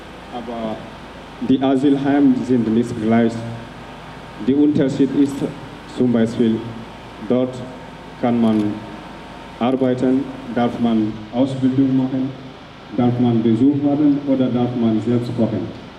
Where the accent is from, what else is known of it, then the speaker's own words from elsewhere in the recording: Senegal; now in Immendingen, Germany; Ich komme aus Senegal und ich habe hier in Freiburg in der Lohastraße 1 Jahr und 6 Monate gewohnt. Und ich wohne nicht mehr in diesem Lager. Ich wohne jetzt in Immendingen.